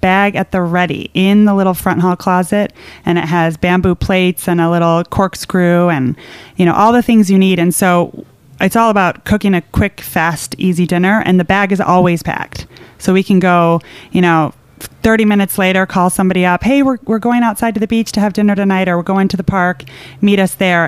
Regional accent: Illinois, United States; rhubarb was the one thing we grew in my suburban neighborhood growing up in Illinois.

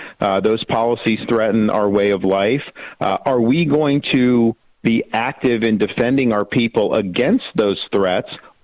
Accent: Florida, United States; it's a lot different than the Disney that I grew up with here in Florida.

